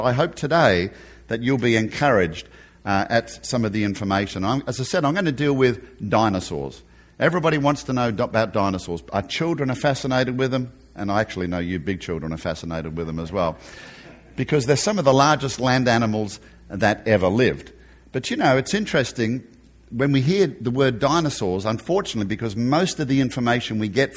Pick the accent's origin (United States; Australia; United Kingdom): Australia; accent: Australian; So you can see I haven't lost my Aussie accent, and I don't intend to.